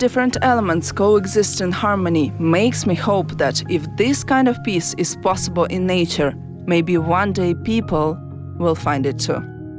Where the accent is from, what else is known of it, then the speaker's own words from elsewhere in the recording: Odesa, Odesa Oblast, Ukraine; now in Kerry, Ireland; I come from the beautiful city of Odessa on the coast of the Black Sea, so I've always been in love with the water.